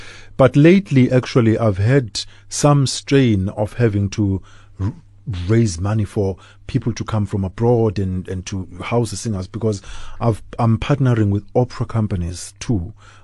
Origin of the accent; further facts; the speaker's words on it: Durban, KwaZulu-Natal, South Africa; because I grew up in Durban, went to school there, and I always sang in the choir.